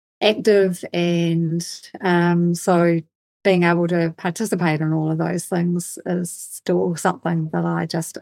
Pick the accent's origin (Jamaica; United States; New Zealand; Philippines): New Zealand; I grew up in New Zealand, so we grew up on, you know, like probably like you, Clint, on lamb and meat.